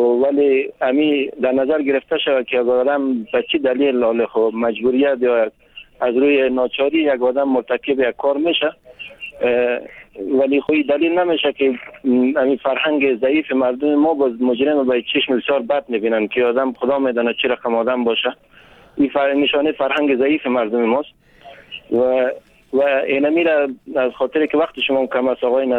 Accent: Bamyan, Afghanistan; now in Kabul, Afghanistan; من از یاد از بامیان هستم، خانه من در کابل هست

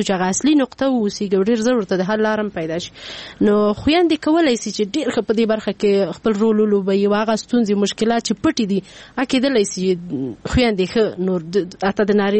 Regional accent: Peshawar, Khyber Pakhtunkhwa, Pakistan; او زه په پیښور کې لوی شوم

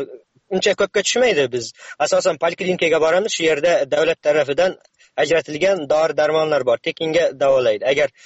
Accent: Kazakhstan; now in Astana, Kazakhstan; Men qozog'istonlik o'zbekman. Ayni paytda Ostonada o'qiyman.

